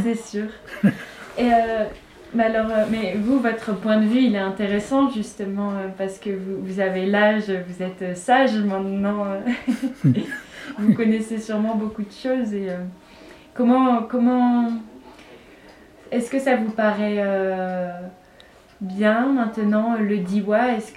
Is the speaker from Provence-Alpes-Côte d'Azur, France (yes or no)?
yes; Aspres-sur-Buëch, Provence-Alpes-Côte d'Azur, France; En fait, moi je viens des Hautes-Alpes.